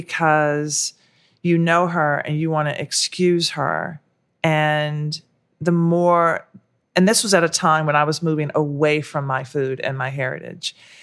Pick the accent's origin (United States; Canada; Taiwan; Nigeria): United States; the South; because growing up in the South, that's what I heard, even though I love this food, but I was running away from it.